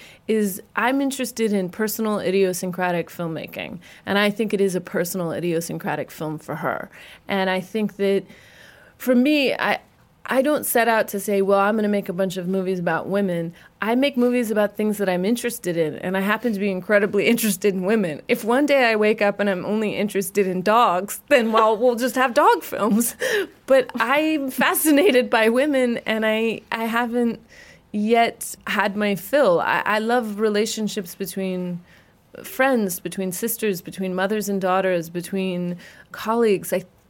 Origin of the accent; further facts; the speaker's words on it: California, United States; And I'm from California, so it's doubly bad.